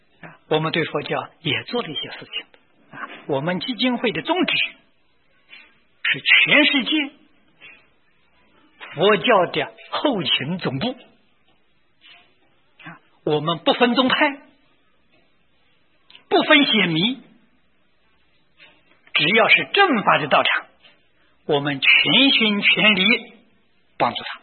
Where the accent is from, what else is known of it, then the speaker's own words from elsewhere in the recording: Taichung, Taiwan; 我是从台中出来的，我不能忘本啊！